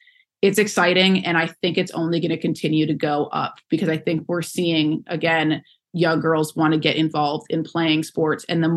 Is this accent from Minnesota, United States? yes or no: yes; Minnesota, United States; And then I grew up in Minnesota and I remember going to my first Gopher women's hockey game.